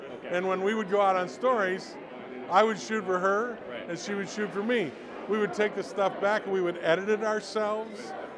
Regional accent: Lansing, Michigan, United States; in the Hall of Fame at Lansing Sports Hall of Fame, I was thrilled. And the reason is one, this is my hometown

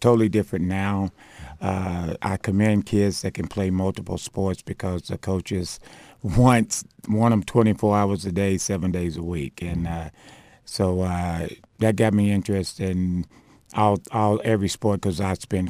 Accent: Bowling Green, United States; born there; also born or lived in Indianapolis; Well, actually, on the birth certificate, I was born in Bowling Green, mm-hmm. but we spent a lot of time in Indianapolis.

